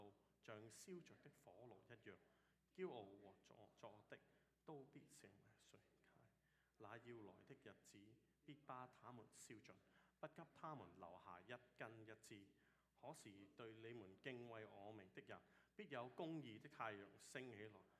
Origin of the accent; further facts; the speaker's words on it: Hong Kong; 我哋自己係香港人。我哋香港人嘅世界其實都慢慢係發覺係咁